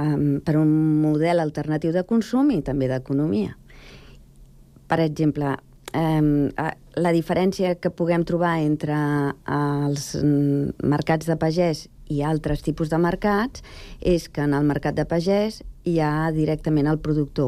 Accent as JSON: {"language": "Catalan", "town": "Sant Cugat", "region": "Catalonia", "country": "Spain", "said": "Cadascú, doncs, té la seva població de naixement, en aquest cas jo mateixa, que soc de Sant Cugat"}